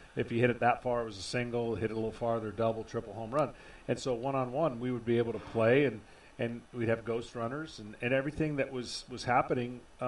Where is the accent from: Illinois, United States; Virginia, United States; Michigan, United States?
Michigan, United States; Lansing; that's what we did our whole life growing up in Lansing, Michigan.